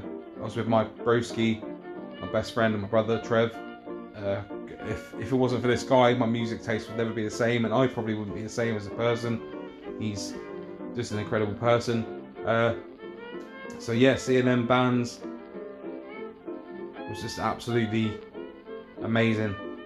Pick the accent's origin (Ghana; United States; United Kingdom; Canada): United Kingdom; Camberley, South East England; at the Agincourt in my hometown Camberley.